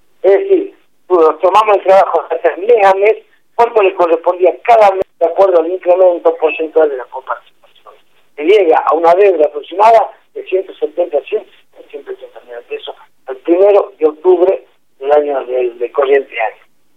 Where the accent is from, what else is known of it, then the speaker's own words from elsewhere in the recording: La Rioja, Argentina; como ciudadano, como argentino, como riojano, como ciudadano